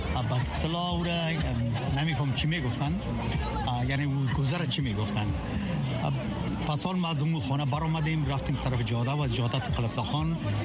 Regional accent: Afghanistan; now in United States; من امریکایی نشدیم، سیتیزن هستم اما امریکایی نشدیم، هنوزم من افغان هستم.

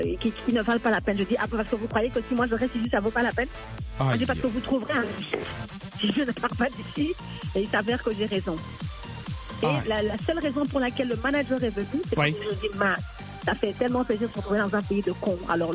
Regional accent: DR Congo; Je suis congolaise

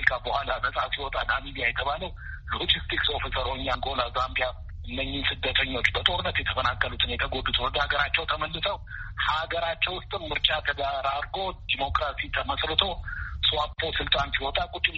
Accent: Addis Ababa, Ethiopia; ያደኩት እዚሁ አዲስ አበባ ነው።

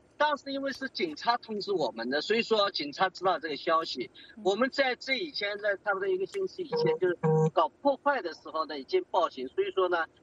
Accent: China

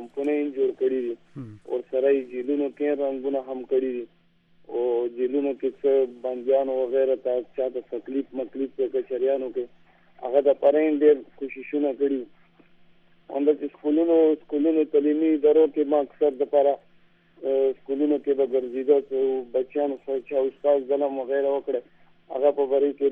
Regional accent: Khyber Pakhtunkhwa, Pakistan; بالکل زه د ورګزو ایجنسی سره تعلق ساتم

